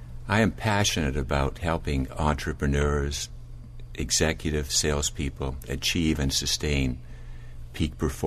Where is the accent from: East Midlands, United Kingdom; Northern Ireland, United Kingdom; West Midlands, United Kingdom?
Northern Ireland, United Kingdom; born there; I'm a wounded healer. I was born in Northern Ireland.